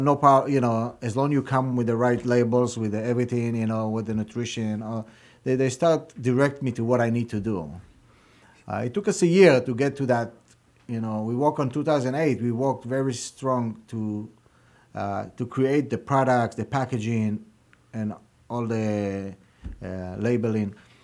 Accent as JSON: {"language": "English", "country": "Israel", "tie": "born or raised there", "second_language": "English", "lives_now": "United States", "said": "I'm originally come from Israel. My parents came from Yemen. We grew up on falafel. In Israel, you have every corner, you have a falafel booth."}